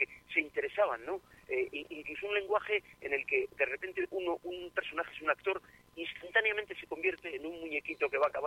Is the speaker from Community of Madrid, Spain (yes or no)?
yes; Madrid, Community of Madrid, Spain; moved away as an adult; now in Salazar, Spain; yo soy de Madrid y viví en Madrid hasta los 30 y tantos años. Estudié allí en la Escuela en Madrid y luego la compañía comenzó en Madrid. Pero en el año 92 nos fuimos a vivir a un pueblo que se llama Salazar, está en el norte de Burgos